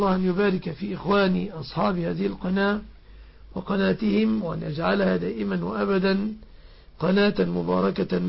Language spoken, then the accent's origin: Arabic; Egypt